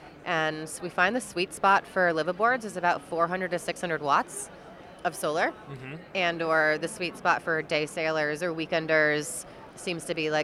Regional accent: Maine, United States; now in Hawaii, United States; I grew up in Maine, so I was running in the forest and by the sea all the time.

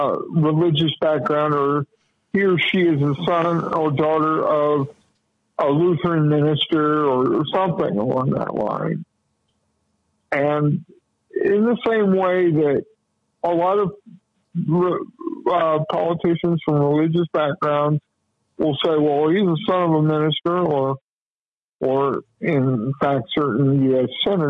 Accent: Indianapolis, Indiana, United States; Unfortunately, in my hometown of Indianapolis, the John Bitch Society.

